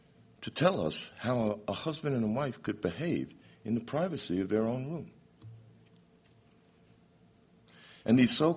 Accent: New York, United States; When I was growing up in New York

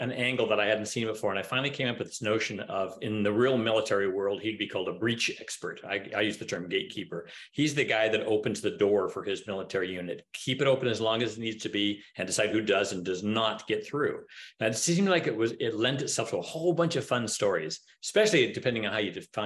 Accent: Portland, United States; I really, really wanted to set a book in Portland. I hadn't done it in a very long time because it's my hometown.

